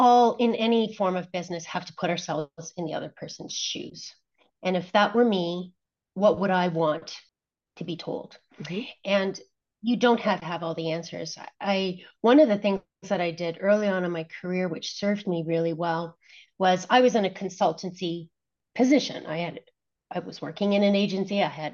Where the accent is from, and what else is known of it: Toronto, Ontario, Canada; now in United States